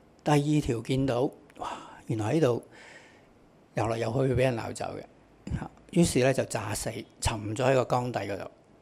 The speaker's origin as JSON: {"language": "Chinese", "country": "Hong Kong", "tie": "born or raised there", "said": "我們在香港長大，60年出世，1978年我在教會受浸，我們叫重生，重生得救。88年在浸會神學院畢業"}